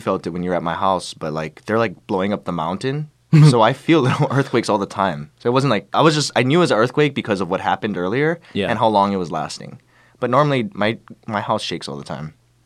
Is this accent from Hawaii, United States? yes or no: yes; Hawaii, United States; now in Los Angeles, United States; I grew up in Hawaii, so, you know, it's like very, I'm not used to having to deal with crowds in general.